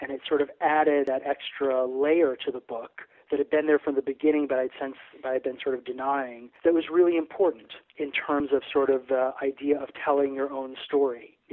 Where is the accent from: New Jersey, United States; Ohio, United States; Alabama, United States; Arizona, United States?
New Jersey, United States; where I grew up in New Jersey part of the time, there was these stories of this amusement park that had been abandoned